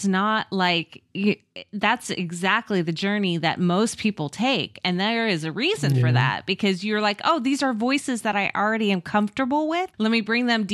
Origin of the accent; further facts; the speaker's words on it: United States; I'm a... silly American, and not only that, I'm a Pacific Northwest American